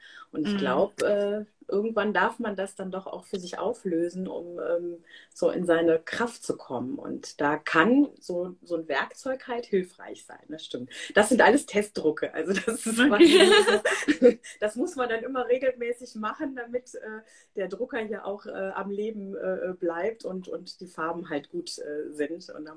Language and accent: German; Germany; born there; Ich bin halbe Inderin, aber hier in Deutschland geboren. Wohne in der Nähe von Köln. Bin Jahrgang 77